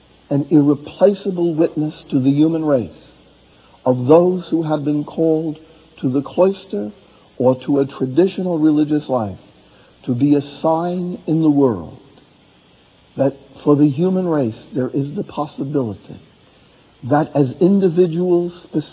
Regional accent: New York, United States; I'm a New Yorker, and we always have an angle.

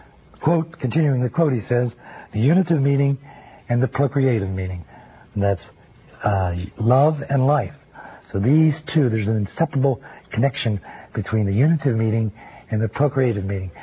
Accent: Denver, Colorado, United States; I'm from Denver, Colorado. I'm a Capuchin Franciscan

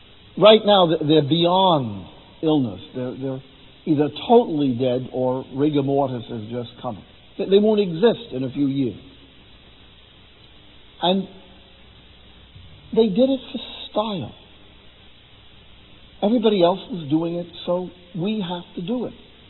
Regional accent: New York City, New York, United States; See, I'm a New Yorker, the Big Apple.

